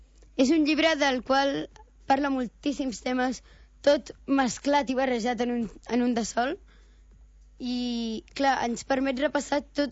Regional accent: Roses, Catalonia, Spain; tinc 12 anys, sóc de Roses

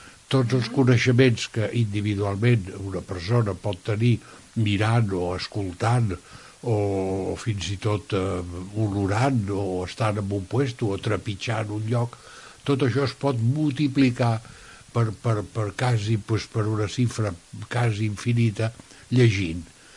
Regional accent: Barcelona, Catalonia, Spain; born there; also born or lived in Torroella de Montgrí; vaig néixer a Barcelona, de la qual no me n'arrepenteixo, sóc d'una antiga família empordanesa de Torroella de Montgrí i molt temps enrere provinent de Palafrugell

